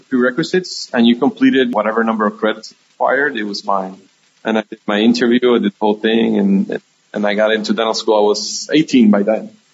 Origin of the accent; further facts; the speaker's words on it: Humacao, Puerto Rico; My hometown of Humacao.